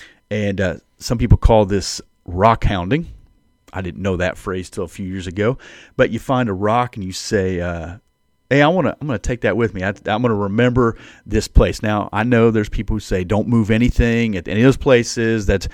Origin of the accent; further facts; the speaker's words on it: United States; Now, I grew up right on the Mississippi River.